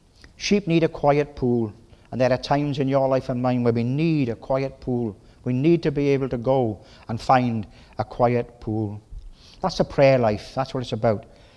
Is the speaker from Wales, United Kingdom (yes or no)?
yes; Wales, United Kingdom; accent: Welsh; When I'm Welsh, Jewish blood, Welsh accent, and I go 100 miles an hour at sometimes.